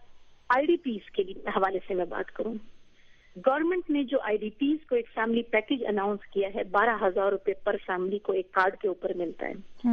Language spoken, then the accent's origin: Urdu; Federally Administered Tribal Areas, Pakistan; میرا ان علاقوں سے تعلق ہے, وہاں پر آنا جانا ہے